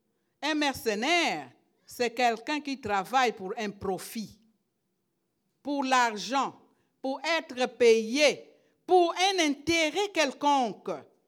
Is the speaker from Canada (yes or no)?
yes; Quebec, Canada; chez nous ici, parce que je suis québécoise aussi.